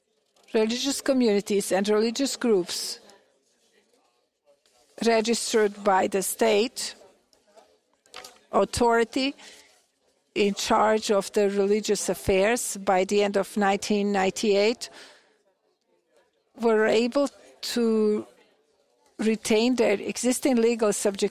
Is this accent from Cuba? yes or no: no; North Macedonia; I come from Republic of Macedonia, a small country located in the southeastern Europe on the Balkan Peninsula.